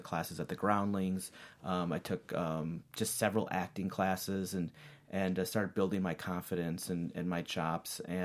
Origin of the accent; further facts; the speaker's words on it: Minneapolis, Minnesota, United States; moved away; I'm from Minneapolis, and it wasn't something where there were a lot of people in the entertainment business back there.